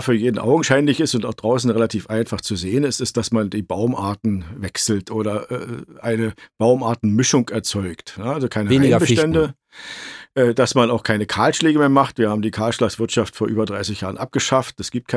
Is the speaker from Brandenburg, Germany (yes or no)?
yes; Brandenburg, Germany; als wir 1990 das Waldumbruchprogramm in meinem Heimatland Brandenburg entworfen haben